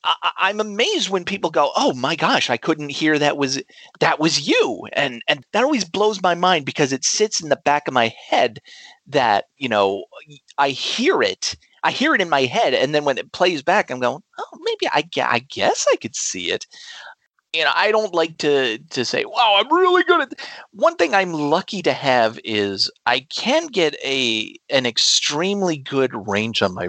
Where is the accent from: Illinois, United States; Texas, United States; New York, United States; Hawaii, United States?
New York, United States; I grew up on the East Coast of the U.S. in New York, not New York City, but upstate.